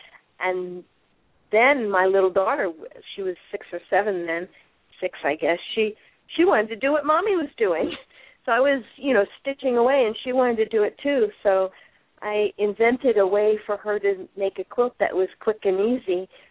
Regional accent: New York, United States; I grew up in New York, and I saw all these people going to work in New York City on the Long Island Railroad

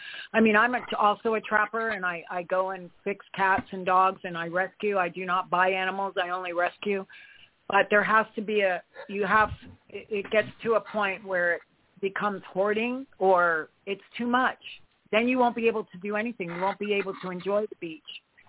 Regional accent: Florida, United States; I'm from Florida, so I'm going to tell you the alligator thing is only in these man-made lakes

